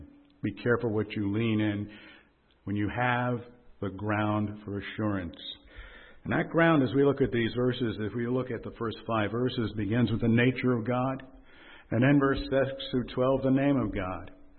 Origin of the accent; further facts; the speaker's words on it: New York, United States; My wife and I grew up on Long Island.